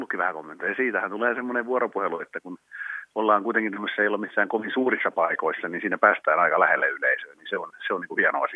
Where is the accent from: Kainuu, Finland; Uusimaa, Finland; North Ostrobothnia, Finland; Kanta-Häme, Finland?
Kanta-Häme, Finland; Hauho; eli loppilainen hanuristi. Mä olen Hauholta